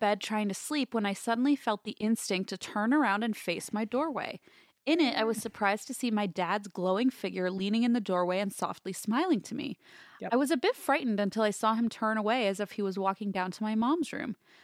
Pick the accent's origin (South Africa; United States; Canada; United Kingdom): Canada; Yellowknife, Northwest Territories; as they happen in my hometown of Yellowknife, Northwest Territories.